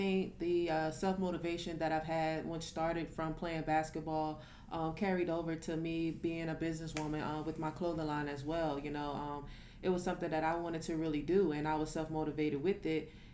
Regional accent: Wilmington, North Carolina, United States; now in Atlanta, United States; I'm from Wilmington, North Carolina, graduated from James Madison University, and now, like Swin said, I'm an ATL resident.

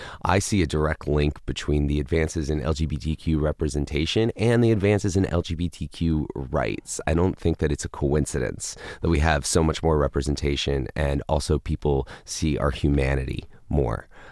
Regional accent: Mississippi, United States; now in Los Angeles, United States; Now, I'm from Mississippi

